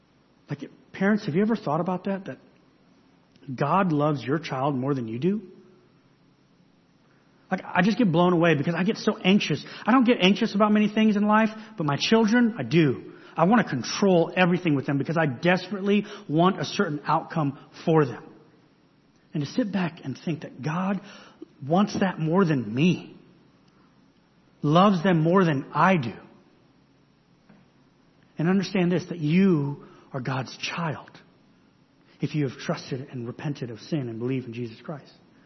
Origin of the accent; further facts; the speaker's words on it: Phoenix, Arizona, United States; So many of you know I grew up in Phoenix.